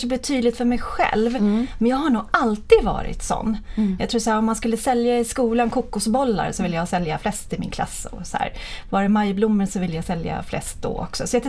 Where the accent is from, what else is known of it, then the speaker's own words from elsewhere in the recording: Södertälje, Stockholm County, Sweden; born there; halva mitt liv har jag bott i Stockholm. Men min ungdom, så jag föddes på Östertälje BB.